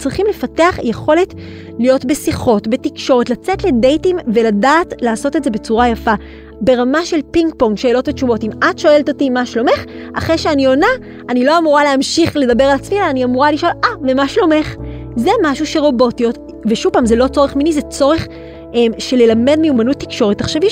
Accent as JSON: {"language": "Hebrew", "town": "Jerusalem", "region": "Jerusalem District", "country": "Israel", "said": "זה לא ידעתי, כי אני ירושלמית."}